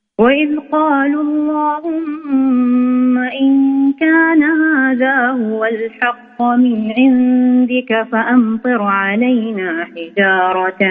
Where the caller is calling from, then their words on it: Mecca, Makkah Province, Saudi Arabia; أنا من مكة.